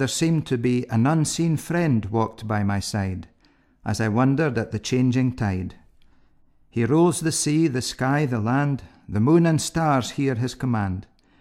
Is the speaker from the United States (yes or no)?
no; Fraserburgh, Scotland, United Kingdom; I was brought up in Fraserburgh by the North Sea. My grandfather was a fisherman, my dad a fish market salesman.